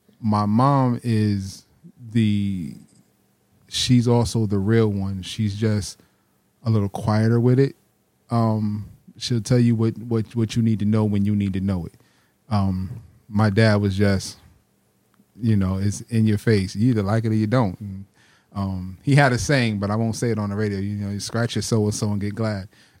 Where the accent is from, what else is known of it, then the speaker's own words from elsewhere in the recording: New Haven, Connecticut, United States; also born or lived in Hartford; I'm from right here in New Haven, man. I was born in Franklin Street Projects, Grand Avenue area. And then my mom got married when I was about 12, and we moved to the Hartford area.